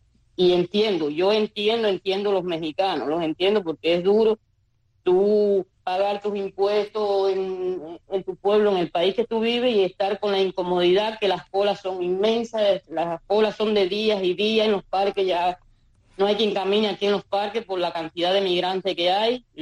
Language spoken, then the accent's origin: Spanish; Cuba; now in Mexico; si salimos de Cuba por salvarla a ella, no queremos arriesgarla a que ocurra una fatalidad aquí.